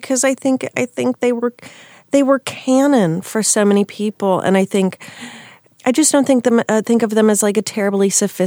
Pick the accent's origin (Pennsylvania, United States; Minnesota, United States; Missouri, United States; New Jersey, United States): Minnesota, United States; Minneapolis; also born or lived in Los Angeles / Chicago; I'm from Minneapolis.